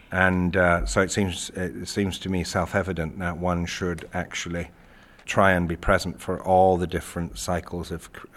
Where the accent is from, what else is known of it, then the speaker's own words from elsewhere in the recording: England, United Kingdom; I grew up in Yorkshire, but I grew up of an Irish mother. And I grew up with her songs and stories in my infant ear. And I have another parallel life in Ireland